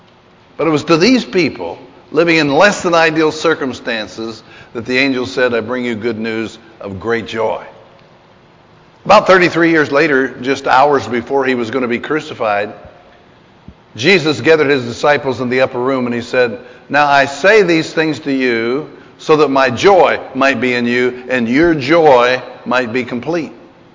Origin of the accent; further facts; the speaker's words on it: Kentucky, United States; even though I'm from Kentucky and even though I'm an old man